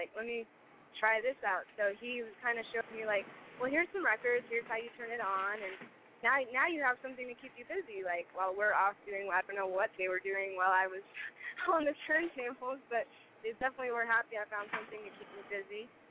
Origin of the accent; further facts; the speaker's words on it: Seattle, Washington, United States; now in Las Vegas, United States; I grew up in Seattle, and then I went to college at Washington State University, and after college I moved to Los Angeles. And then in about 2008, I moved to Vegas.